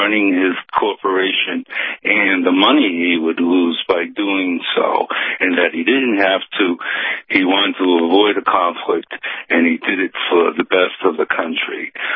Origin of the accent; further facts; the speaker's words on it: United States; when I watched Trump on today, I was so proud of being American and so proud of having a president